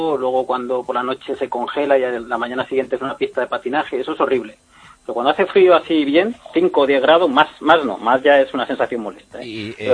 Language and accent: Spanish; Madrid, Community of Madrid, Spain; moved away; De Madrid.